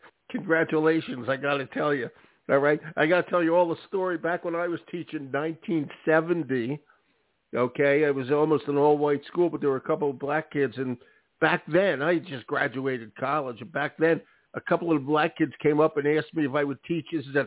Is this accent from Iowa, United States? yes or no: no; Philadelphia, Pennsylvania, United States; You are 100% Jersey, I hate to tell you. I'm from Philly.